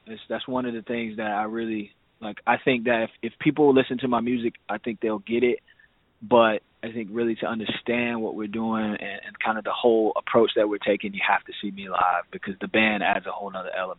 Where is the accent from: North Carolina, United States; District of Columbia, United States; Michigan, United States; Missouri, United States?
North Carolina, United States; Durham; This is my hometown, so I always do at least one show in Durham a year.